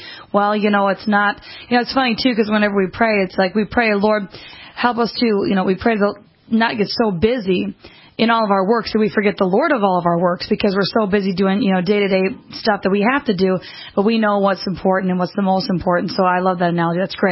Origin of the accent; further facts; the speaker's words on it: Minnesota, United States; we're from Minnesota, and so everything around us is, you know, we've got trees and woods, and it's green and so on and so forth.